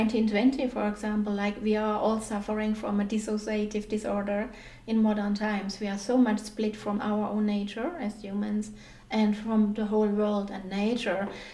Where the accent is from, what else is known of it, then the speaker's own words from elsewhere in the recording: Germany; it makes sense for me that I was born in Germany, brought up in Germany, suffered quite a lot under all this.